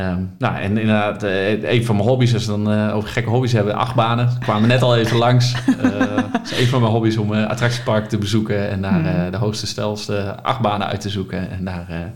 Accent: Olst, Overijssel, Netherlands; Wij wonen met z'n viertjes in Olst. Daar ben ik ook geboren en getogen. Dus een aantal jaar geleden zijn we daar weer neergestreken.

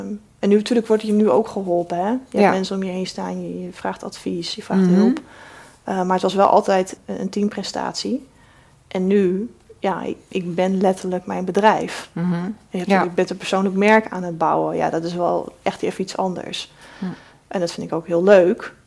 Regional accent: Zwolle, Overijssel, Netherlands; born there; Nee, ik ben in Zwolle geboren.

